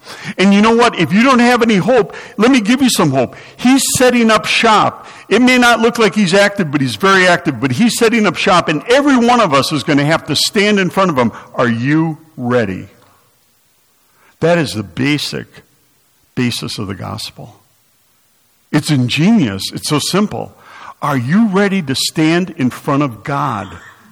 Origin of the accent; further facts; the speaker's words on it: United States; And I didn't read it because I'm an American.